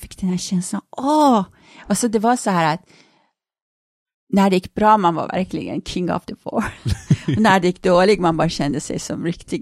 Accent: Rinkeby, Stockholm County, Sweden; Jag var liksom tjejen från Rinkeby, jag fattade inte att du är på det krimla krim liksom här nu.

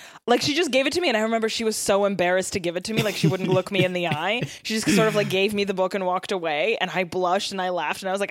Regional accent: Russia; So I was born and raised in Russia.

